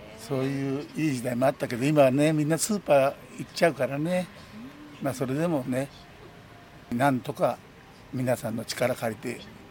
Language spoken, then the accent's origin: Japanese; Yamanashi, Japan; moved away; うちは自分の実家が山梨で、そこから持ってきてる桃ですから、今年は美味しいよ。